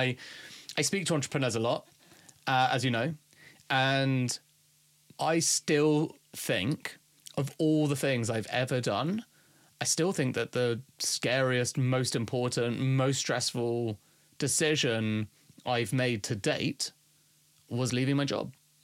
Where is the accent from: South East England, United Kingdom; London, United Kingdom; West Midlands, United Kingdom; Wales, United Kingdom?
London, United Kingdom; I just have a potty mouth. I can't help it. I grew up in London.